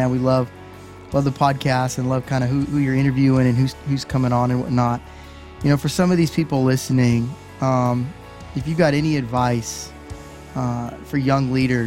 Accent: Vancouver, Washington, United States; I'm from Vancouver, Washington, so the Seahawks have been my team.

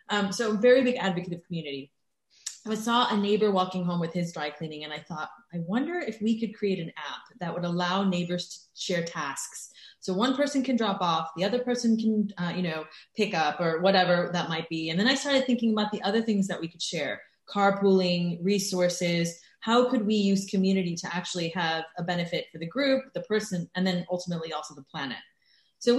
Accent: United States; I am American, if you can't tell.

